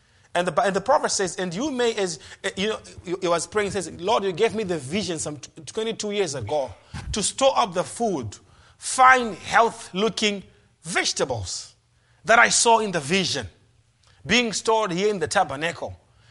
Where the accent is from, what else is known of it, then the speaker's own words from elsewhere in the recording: United States; Because I know food is very personal to me as an American.